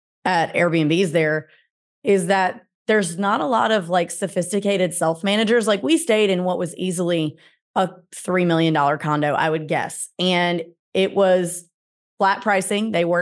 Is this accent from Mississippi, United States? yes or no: yes; Mississippi, United States; But why I didn't book out in the mountains is because I'm from Mississippi. I don't know how to drive in snow.